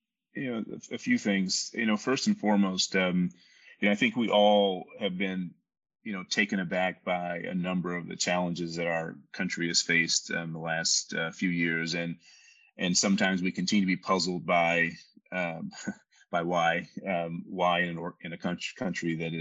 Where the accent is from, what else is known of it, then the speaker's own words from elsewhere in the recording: Tuskegee, Alabama, United States; growing up in Tuskegee, Alabama, in a fairly segregated part of the country